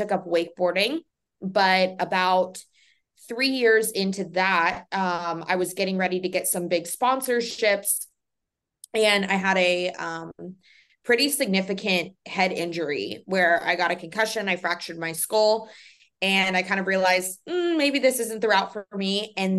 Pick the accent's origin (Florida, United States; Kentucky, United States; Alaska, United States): Florida, United States; Orlando; So I grew up here in Orlando, and I was a ballet dancer